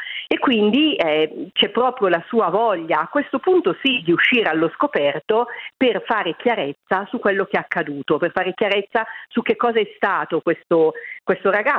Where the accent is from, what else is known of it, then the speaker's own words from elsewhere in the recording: Ferno, Lombardy, Italy; Fermo. Fermo è il paese dove sorge praticamente ora il Terminal 1 di Malpensa.